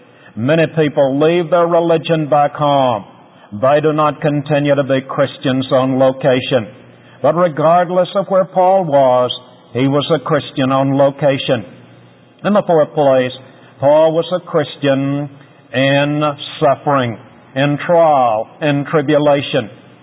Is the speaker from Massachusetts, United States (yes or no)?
no; Tennessee, United States; It kind of reminds me of something that happened in my home state of Tennessee a number of years ago.